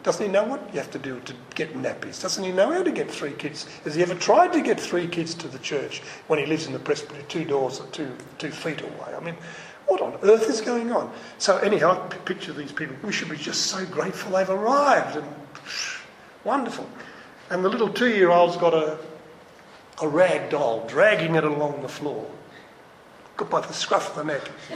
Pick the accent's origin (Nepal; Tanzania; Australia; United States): Australia; I'm an Australian, so what?